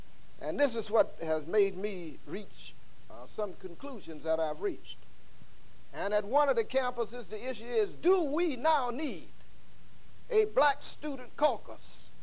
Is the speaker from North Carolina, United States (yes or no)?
yes; North Carolina, United States; I'd make her the authority because I'm from North Carolina and she is.